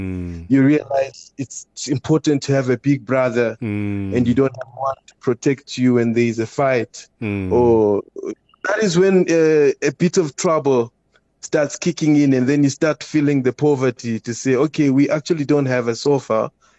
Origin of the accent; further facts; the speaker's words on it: Malawi; also born or lived in Zimbabwe; I grew up partially in Malawi